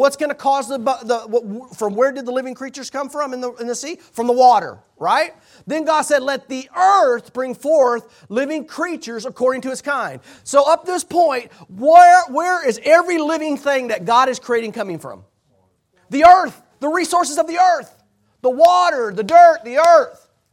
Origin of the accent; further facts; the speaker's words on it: Katy, Texas, United States; I've always been an Astros fan. I grew up in Katy.